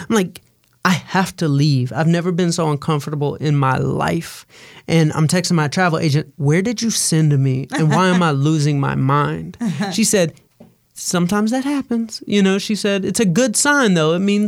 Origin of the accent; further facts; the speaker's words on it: the South, United States; Like, I'm from hip hop. I'm from the South.